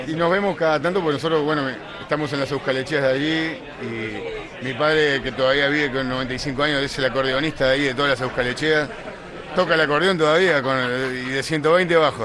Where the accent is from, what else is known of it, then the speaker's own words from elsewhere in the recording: Uruguay; also born or lived in Pamplona; Somos uruguayos, pero somos de aquí. Mi padre es de Euskal Herria, de Orbara, Bahía Escua, Nafarroa. Y nos sentimos pues de los dos sitios.